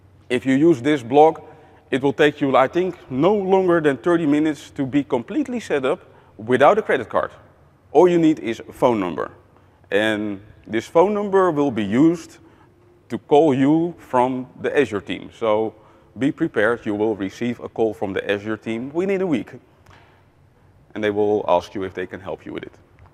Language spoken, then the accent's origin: English; Netherlands; I'm from the Netherlands.